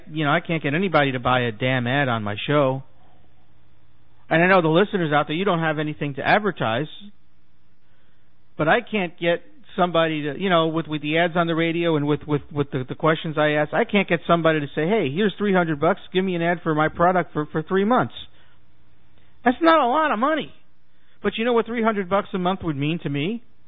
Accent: Brooklyn, New York, United States; As I told somebody once, I said, look, damn it, I'm from Brooklyn. We invented cursing.

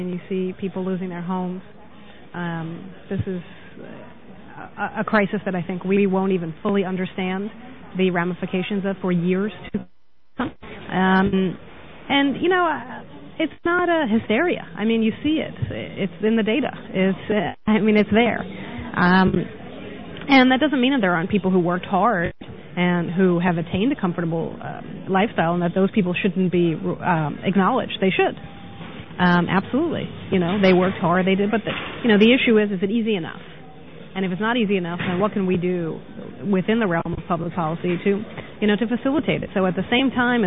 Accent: New York, United States; Charlie Rangel is, from my home state, is pushing one

